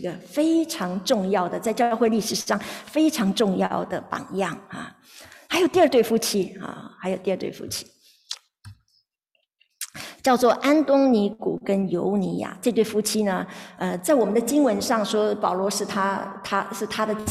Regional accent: China; 就像是我们中国人也会取什么，我们有一个英文名一样的道理哈

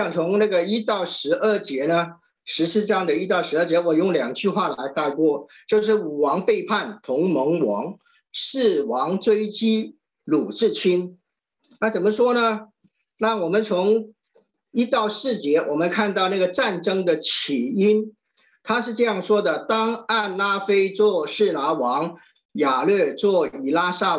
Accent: Hong Kong; 香港翻译呢就是我是来自香港

